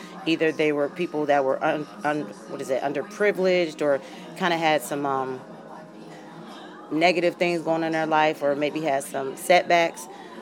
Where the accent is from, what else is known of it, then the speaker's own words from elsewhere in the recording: Detroit, Michigan, United States; ladies that came from, like, the drugs and the street crime and all the negative things that comes with growing up in Detroit, but I don't use it as a stigma.